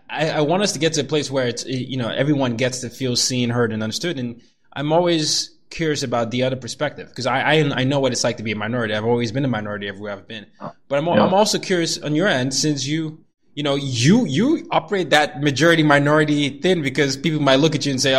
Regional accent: Nigeria; moved away; Was never cool to be African. Right? It was never, like, even when we came here, I'm still only Nigerian.

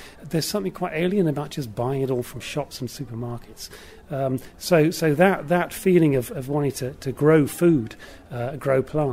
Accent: North Shields, North East England, United Kingdom; Yes, I come from the North East. I come from North Shields. Okay, I was born and brought up in North Shields.

